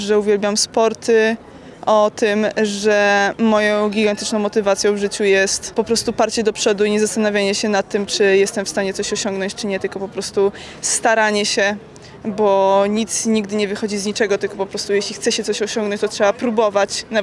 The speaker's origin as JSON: {"language": "Polish", "town": "Warsaw", "region": "Masovian Voivodeship", "country": "Poland", "lives_now": "Netherlands", "said": "jestem z Warszawy i obecnie studiuję w Holandii, więc w Warszawie rzadko bywam."}